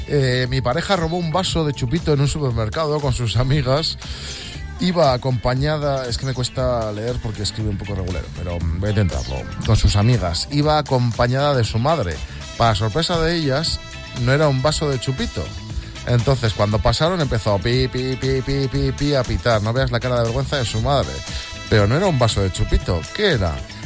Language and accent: Spanish; Yécora, Basque Country, Spain; yo ahora voy a pasar más tiempo ahí en mi pueblo, en Yécora.